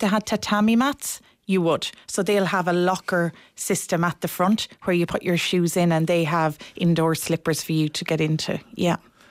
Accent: Ireland; We're an island nation. I think as Irish people, we can be very respectful and indirect.

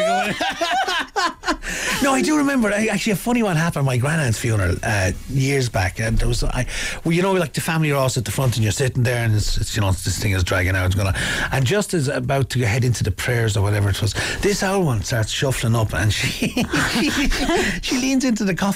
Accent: Australia; obviously we're Australian

